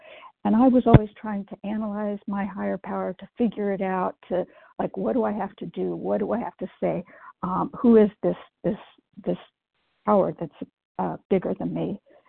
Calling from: Pittsburgh, Pennsylvania, United States; Pittsburgh.

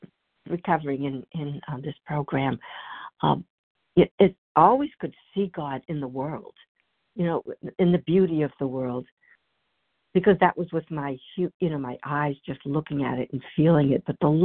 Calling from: Massachusetts, United States; from Massachusetts.

